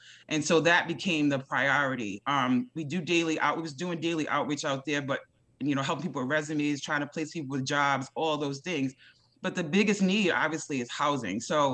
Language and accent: English; Rhode Island, United States; And, you know, I come from Rhode Island and it was very, very prevalent there.